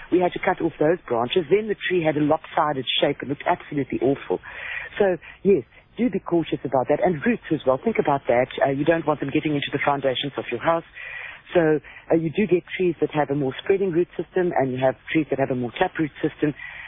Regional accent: Pretoria, Gauteng, South Africa; I grew up in the Pretoria area.

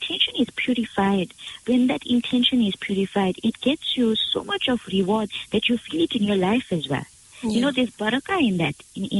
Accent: Durban, KwaZulu-Natal, South Africa; for having me all the way from Durban.

